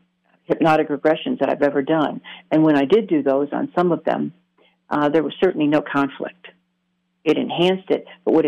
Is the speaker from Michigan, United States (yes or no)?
yes; Michigan, United States; And I grew up in Michigan, very wooded area, and we were driving in Metro Park one evening